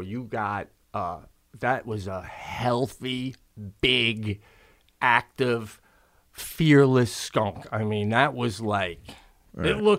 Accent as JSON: {"language": "English", "town": "Chicago", "region": "Illinois", "country": "United States", "tie": "born or raised there", "said": "I mean, you've driven by growing up in Chicago doing 30 miles an hour down a road with the windows up"}